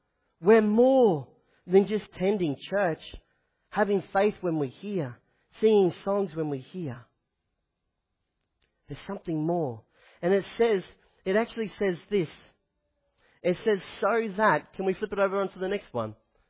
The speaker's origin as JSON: {"language": "English", "region": "Queensland", "country": "Australia", "said": "I'm from the Sunshine Coast. I'm from the Sunshine Coast and there's no way. I came here to go and do university."}